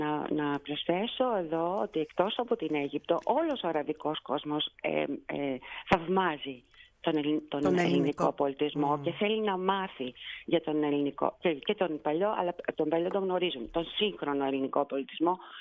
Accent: Greece; Όπου έχω πάει και αναφέρω ότι είμαι Ελληνίδα, χωρίς να πω τίποτε περισσότερο, ανοίγουν όλες τις πόρτες για τους Έλληνες.

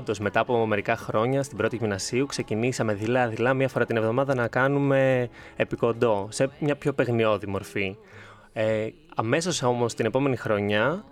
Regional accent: Serres, Central Macedonia, Greece; Εκεί από εκεί είμαι, από τις ΣΕΡΕΣ. Και οι δύο γονείς εκεί μένουν, εκεί είμαστε, εκεί μεγάλωσα, εκεί σπούδασα, εκεί ήταν όλη μου η ζωή.

